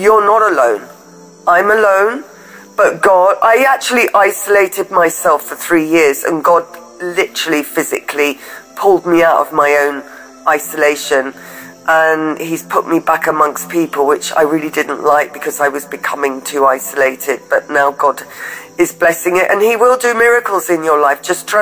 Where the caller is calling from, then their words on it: Spain; I'm calling from Spain.